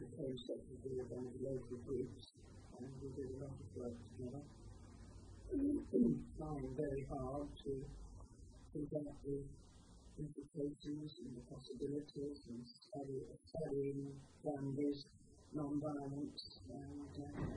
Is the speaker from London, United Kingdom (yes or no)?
yes; Croydon, London, United Kingdom; I was born in London, 1915.